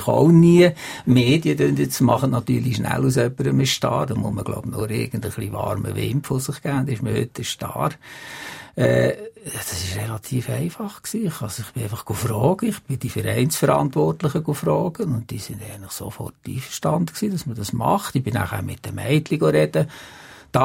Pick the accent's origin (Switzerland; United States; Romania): Switzerland; wir sind als Schweizer sind wir dann stolz auf das.